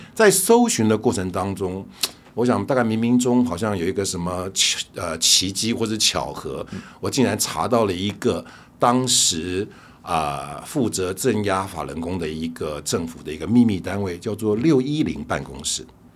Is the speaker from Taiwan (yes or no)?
yes; Taiwan; 我们在台湾有很多人并不知道